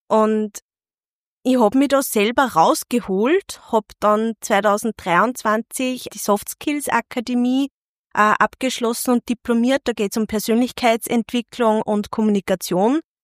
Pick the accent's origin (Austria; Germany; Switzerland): Austria; Perg, Upper Austria; bin aus Perg, 28, Mentaltrainerin und Podcasterin.